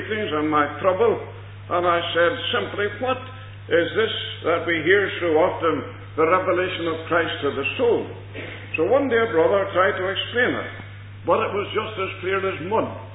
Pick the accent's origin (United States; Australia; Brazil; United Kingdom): United Kingdom; Lurgan, Northern Ireland; born there; I was born in Lurgan of parents that were very religious. And according to the religion, the Church of Ireland, I was baptized when I was only 8 days old.